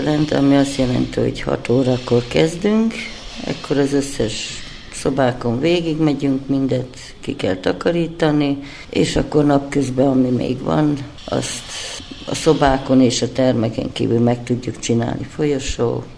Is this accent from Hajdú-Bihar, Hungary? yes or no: yes; Hajdúböszörmény, Hajdú-Bihar, Hungary; born there; Én Hajdúbiharba születtem, Hajdúböszörménybe